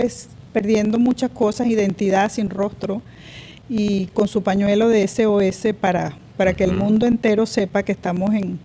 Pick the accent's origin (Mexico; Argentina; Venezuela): Venezuela; Yo soy venezolana y me duele lo que está pasando con mi país